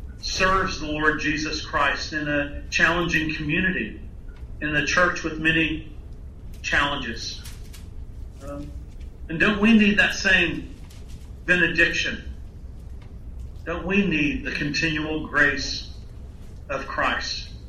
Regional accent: Texas, United States; I grew up in Texas, where there's the sense of the individual and pulling yourself up by your bootstraps and going gusto for whatever you're doing.

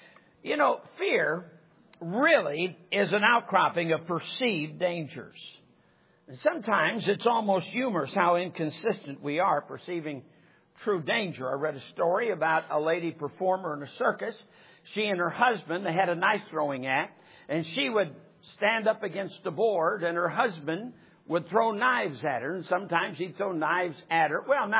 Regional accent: Michigan, United States; I mean, I'm from Michigan. That's silly.

